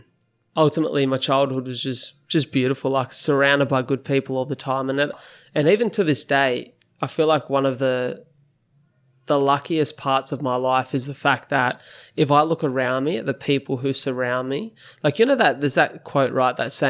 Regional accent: Wollongong, New South Wales, Australia; I grew up here in the Wollongong area, and I love this place.

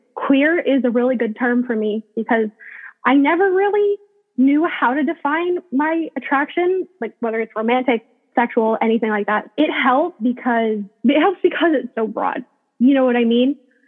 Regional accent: Ontario, Canada; I'm from Ontario, Canada

